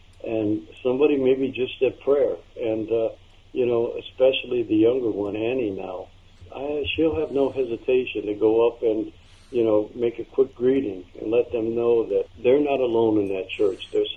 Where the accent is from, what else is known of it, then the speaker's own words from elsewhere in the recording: United States; And I grew up in the St. Catherine's Parish, East 93rd and Union.